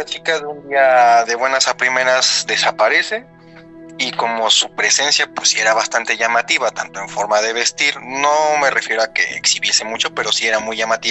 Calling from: Mexico City, Mexico; De la Ciudad de México, aquí por Canal de Chalco.

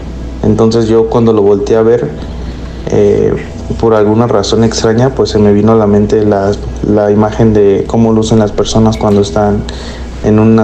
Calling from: Guerrero, Mexico; de Guerrero.

